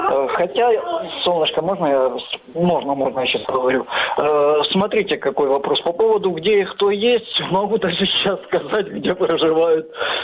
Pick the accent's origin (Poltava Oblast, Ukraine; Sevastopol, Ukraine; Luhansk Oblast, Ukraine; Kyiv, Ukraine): Luhansk Oblast, Ukraine; Luhansk; так как я с Луганска, но уже сейчас проживаю, ну, переехал в подконтрольную территорию.